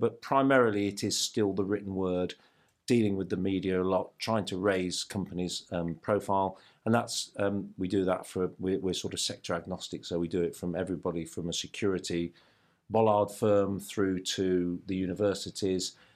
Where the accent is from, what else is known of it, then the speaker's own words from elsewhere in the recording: West Midlands, United Kingdom; now in Kenilworth, United Kingdom; I'm from West Midlands, further West Midlands from Shropshire.